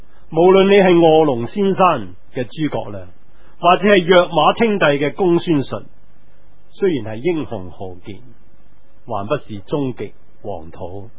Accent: Guangdong, China; 就好似我哋广东人话

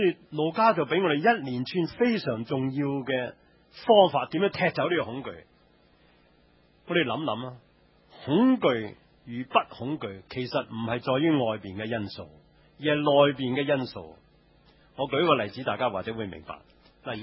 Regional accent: San Francisco, California, United States; 我从三藩市嚟嘅，见惯地震。

